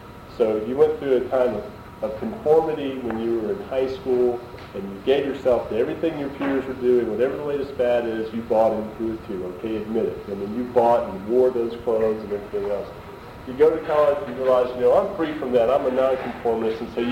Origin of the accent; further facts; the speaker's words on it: Carrollton, Georgia, United States; you'd be nothing in my hometown of Carrollton, Georgia.